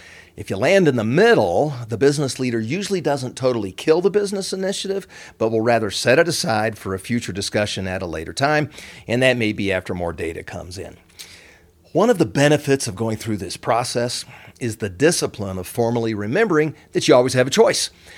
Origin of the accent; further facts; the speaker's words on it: Colorado, United States; In my home state of Colorado, over 70% are vaccinated